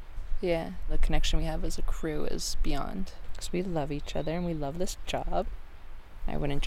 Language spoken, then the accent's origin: English; Boston, Massachusetts, United States; I'm originally from Boston.